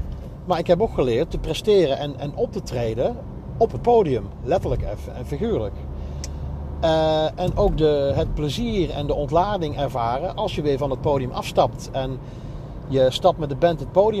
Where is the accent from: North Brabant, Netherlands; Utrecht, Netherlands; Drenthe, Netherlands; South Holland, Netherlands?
North Brabant, Netherlands; accent: Brabant; Ik heb een Brabants accent wat altijd opvalt bij mensen. Van nou, die zachte G.